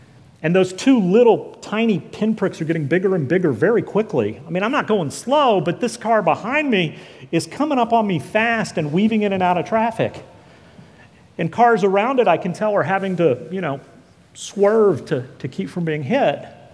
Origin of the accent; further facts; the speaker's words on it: Dallas, Texas, United States; I grew up in Dallas. There's a loop around Dallas called 635.